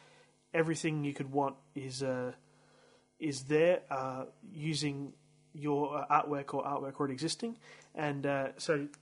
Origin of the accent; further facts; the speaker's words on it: Brisbane, Queensland, Australia; from Brisbane, Australia